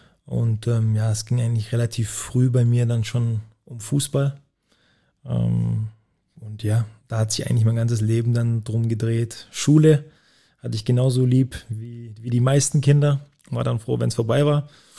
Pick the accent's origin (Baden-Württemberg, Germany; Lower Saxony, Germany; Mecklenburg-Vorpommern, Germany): Baden-Württemberg, Germany; Winterbach; accent: Swabian and Czech mix; Ich würde sagen, Mischung aus Schwäbisch und Tschechisch. Bin bei meiner Mutter aufgewachsen in Winterbach.